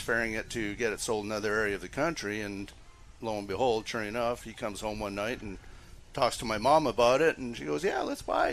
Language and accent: English; Canada; now in United States; I grew up in Canada.